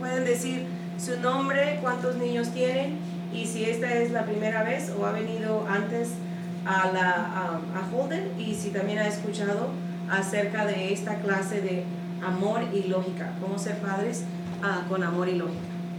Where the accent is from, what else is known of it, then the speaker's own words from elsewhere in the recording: Panama; now in United States; Soy originalmente de Panamá, que está ubicado en Centroamérica. Y vivo aquí en los Estados Unidos ya vamos cerca de 20 años.